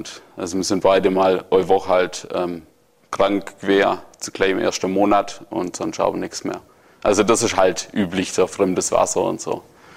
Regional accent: Germany; Und da sind wir Deutsche ja das beste Beispiel für Regelungen.

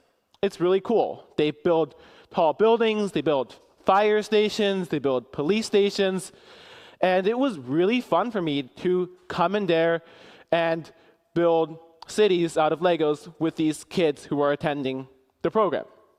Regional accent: Palo Alto, California, United States; So I am from Palo Alto, California.

